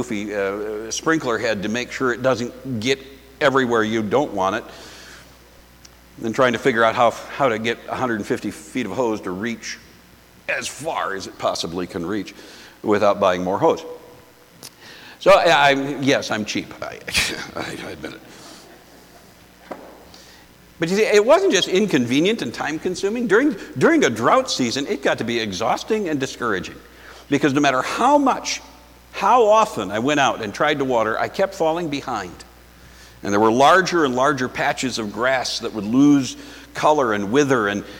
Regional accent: Minnesota, United States; moved away; When I grew up in the Midwest, it rained often enough that most people didn't have any kind of sprinkler system.

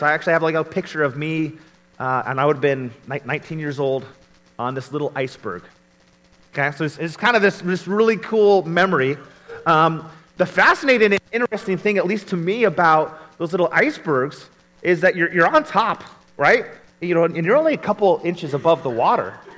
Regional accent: Lewiston, Idaho, United States; also born or lived in Alaska; Okay, I'm from Lewiston.

